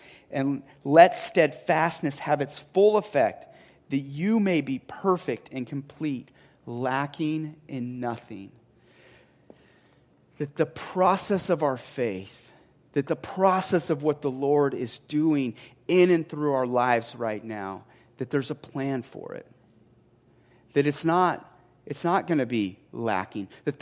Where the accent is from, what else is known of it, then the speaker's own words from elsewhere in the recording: Texas, United States; born there; I was born in Texas. Sometimes I go, but then you're like, "I live in Texas."